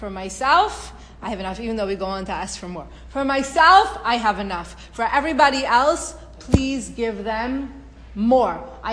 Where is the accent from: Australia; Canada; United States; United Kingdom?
Canada; I'm from Canada.